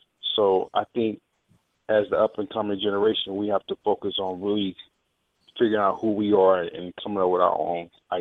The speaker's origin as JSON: {"language": "English", "town": "Philadelphia", "region": "Mississippi", "country": "United States", "said": "the fact that I'm from Philadelphia, Mississippi."}